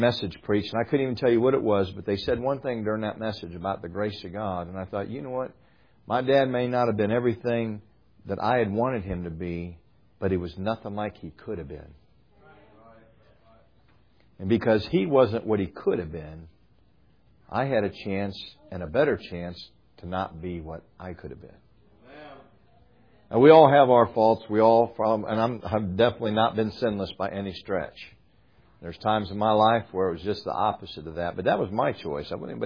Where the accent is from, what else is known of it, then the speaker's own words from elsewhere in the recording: Akron, Ohio, United States; I grew up in Akron, Ohio, on the Goodyear blimp stationed up there.